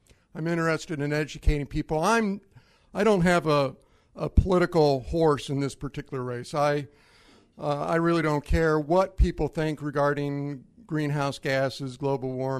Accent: St. Louis, Missouri, United States; By the way, I grew up in St. Louis listening to him pitch on KMOX.

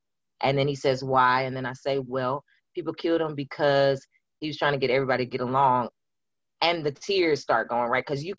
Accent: Mississippi, United States; I'm from Mississippi. The first time I actually heard the N-word, I was in sixth grade.

